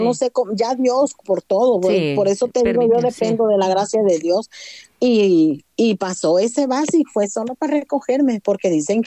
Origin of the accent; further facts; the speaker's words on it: Aguilares, San Salvador, El Salvador; moved away; Sí, me tocó salir de Aguilares